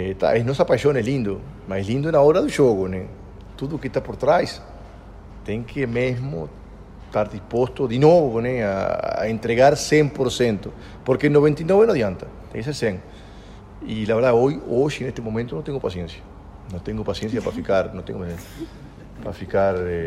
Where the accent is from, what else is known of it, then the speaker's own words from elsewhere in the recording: Uruguay; now in São Paulo, Brazil; como buen uruguayo, tenemos mil defectos, pero tenemos palabras